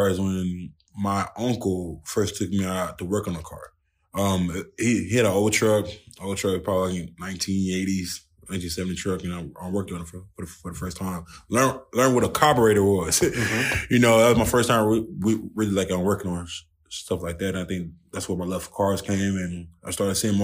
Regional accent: New Orleans, Louisiana, United States; I mean, I'm from New Orleans, so, you know, being there, learning that culture, you know, that's what starts it.

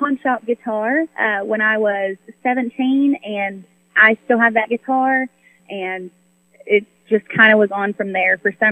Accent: Illinois, United States; born there; also born or lived in Kentucky; So I was born in Illinois, and shortly after we moved, I think my first birthday was in Kentucky.

